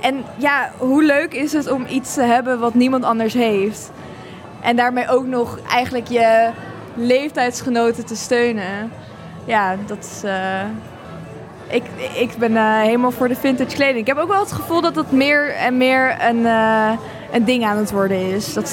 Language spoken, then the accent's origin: Dutch; Amsterdam, North Holland, Netherlands; Ik kom zelf uit Amsterdam.